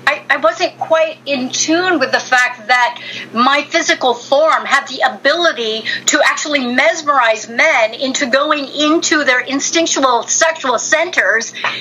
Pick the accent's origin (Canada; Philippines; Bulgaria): Philippines; now in Berkeley, United States; And so I immigrated from the Philippine Islands with my mother to Berkeley, California during the 60s.